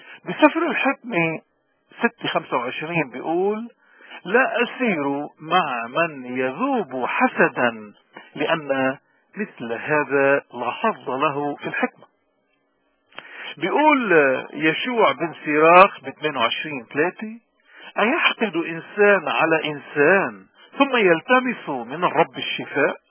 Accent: Lebanon; وخصوصا في بلدنا لبنان

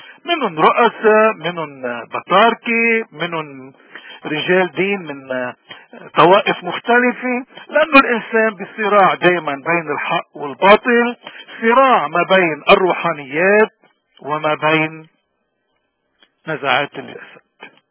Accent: Lebanon; ونحن كشعب لبناني بدنا رحمة، بدنا منطق، بدنا شهادة للحق

